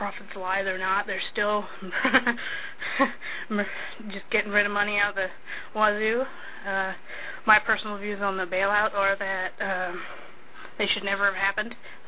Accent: Houston, Texas, United States; born there; also born or lived in Europe; Let me see, I was born in Houston, Texas. I lived over in Europe for a few years when I was younger. I moved back.

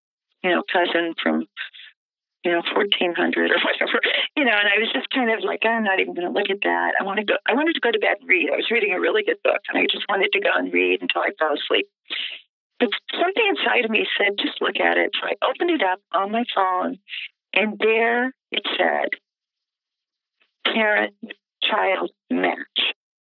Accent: Alexandria, Louisiana, United States; now in Baton Rouge, United States; I live in Baton Rouge. I'm happily married and have three healthy and happy children. I grew up in Alexandria.

